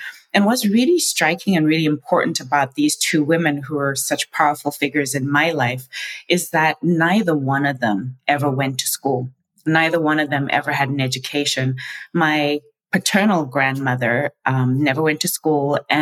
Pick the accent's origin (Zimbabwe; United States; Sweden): Zimbabwe; I was born and raised in Zimbabwe. And actually, at the time I was born, it was Rhodesia. And I was literally born and raised in a mud hut. We had no running water, no electricity.